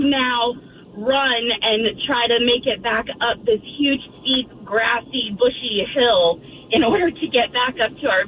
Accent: Auburn, Washington, United States; And I grew up in Auburn, so we were actually, like, more towards, like, the Federal Way side.

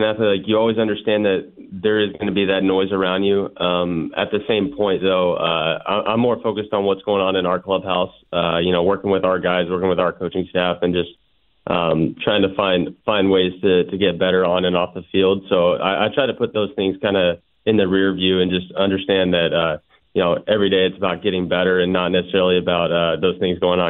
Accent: Oklahoma, United States; now in Miami, United States; it's definitely a little bit different down here in Miami than it is growing up in Oklahoma.

